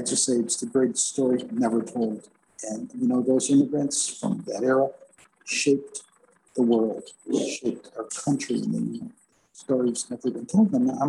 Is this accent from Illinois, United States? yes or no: yes; Chicago, Illinois, United States; moved away as an adult; here's again for Chicago people. I went to Lane Tech High School. I grew up in Logan Square.